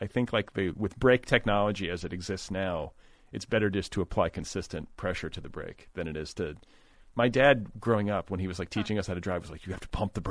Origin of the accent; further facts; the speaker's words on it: Milwaukee, Wisconsin, United States; I was raised in Milwaukee.